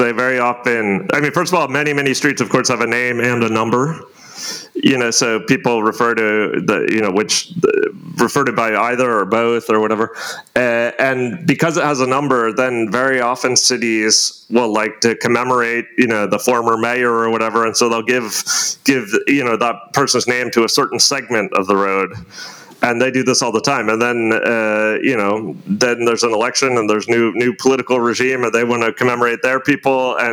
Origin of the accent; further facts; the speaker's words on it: United States; speaking now as an American, my Americans are very guilty of this